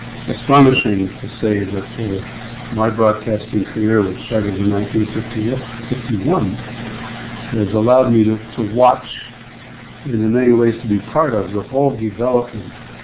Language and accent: English; Montreal, Quebec, Canada; When I was a kid growing up in Montreal, if you had a radio, you had to have a license for it.